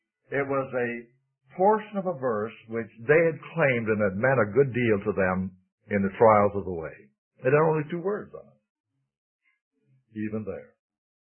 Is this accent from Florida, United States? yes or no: yes; Miami, Florida, United States; where the assembly in which I was raised in Miami.